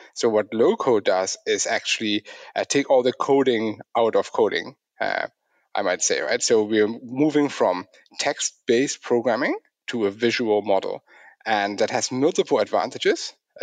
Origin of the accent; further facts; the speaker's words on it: Netherlands; I grew up in the Netherlands